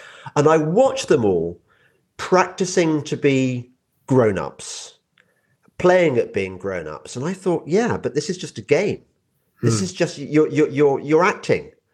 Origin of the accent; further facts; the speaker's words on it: West Midlands, United Kingdom; I come from the Midlands. My dad is Birmingham, my mother's Black Country.